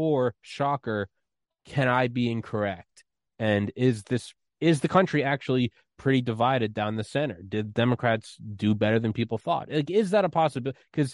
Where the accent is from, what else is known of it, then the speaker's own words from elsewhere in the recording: New England, United States; Yeah, I'm from New England. I don't give a shit about sports